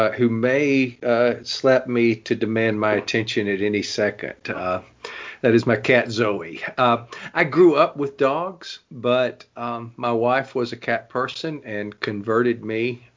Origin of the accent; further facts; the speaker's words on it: Louisiana, United States; I'm originally from Louisiana.